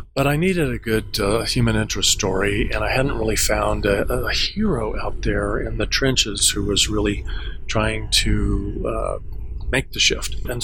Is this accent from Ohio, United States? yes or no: no; Colorado Springs, Colorado, United States; And Colorado Springs, my hometown, place where I live to this day, is a poster child for growth addiction.